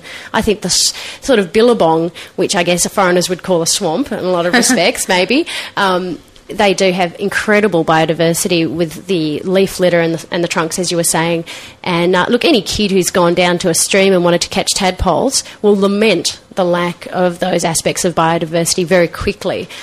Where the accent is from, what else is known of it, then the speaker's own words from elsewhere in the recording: Melbourne, Victoria, Australia; also born or lived in Sydney; now in Brisbane, Australia; I was born in Sydney, grew up in Melbourne, and I went down to visit my parents not so long ago in Melbourne.